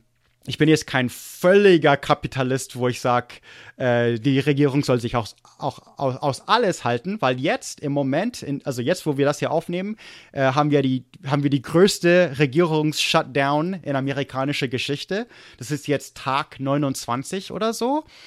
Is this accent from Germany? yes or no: no; United States; Ich finde es schockierend, dass wir das noch haben. Weil ich glaube, Kalifornien hat es in den 70er abgeschafft.